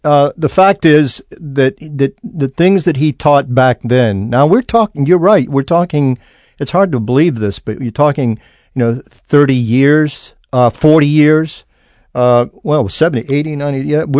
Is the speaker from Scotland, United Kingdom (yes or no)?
yes; Scotland, United Kingdom; And, of course, I was from Scotland